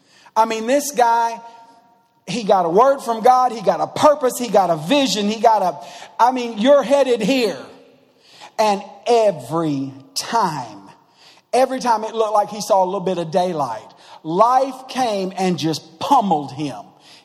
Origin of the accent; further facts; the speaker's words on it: Troy, United States; I'm from Troy, so I'm sure y'all live better than we do.